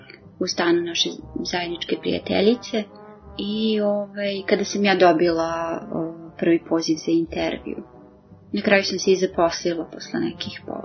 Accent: Vršac, Vojvodina, Serbia; now in Belgrade, Serbia; Mi smo iz Vršca došli u Beograd

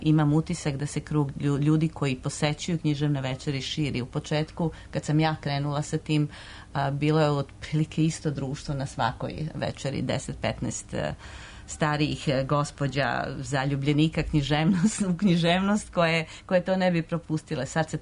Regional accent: Serbia; now in Toronto, Canada; Tako da ima nas svuda, malo smo razjedinjeni, kao što Srbi umeju bilo gde da budu razjedinjeni

